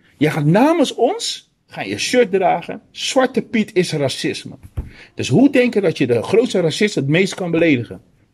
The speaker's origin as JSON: {"language": "Dutch", "country": "Suriname", "said": "Ik kom uit Suriname."}